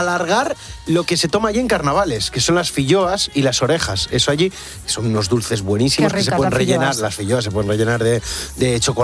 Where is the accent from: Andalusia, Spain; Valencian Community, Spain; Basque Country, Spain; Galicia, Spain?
Galicia, Spain; las granjas, la importancia que tienen además en Galicia, en mi tierra.